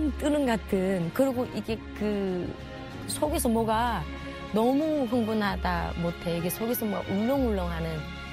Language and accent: Korean; North Korea; moved away; 내가 처음부터 저는 북한에서 온 사람이고